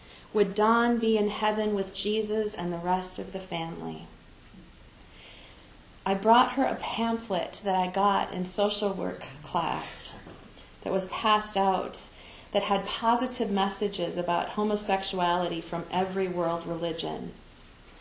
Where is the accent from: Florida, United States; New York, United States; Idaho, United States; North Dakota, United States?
New York, United States; Rochester; her memorial service was at a Unitarian Universalist church in Rochester, my hometown, the first time I was ever in a UU church.